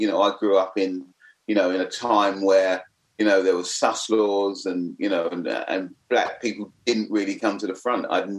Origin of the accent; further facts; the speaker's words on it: London, United Kingdom; now in -; I was a black kid, lived growing up in the East End.